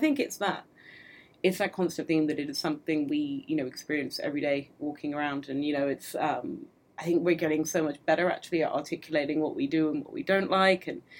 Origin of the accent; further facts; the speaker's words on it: London, United Kingdom; I was born in London, I've lived here my whole life.